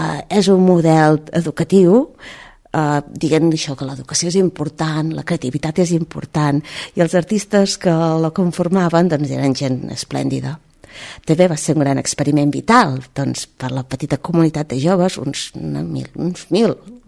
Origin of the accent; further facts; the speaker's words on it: Olot, Catalonia, Spain; Els que som d'Olot són els dies de lluèrnia